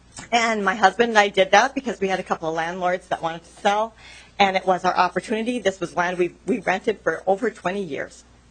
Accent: Minnesota, United States; I'm a farmer from Kitson County.

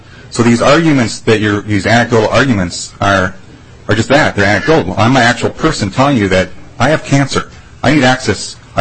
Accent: Cottage Grove, Minnesota, United States; from Cottage Grove, Minnesota.

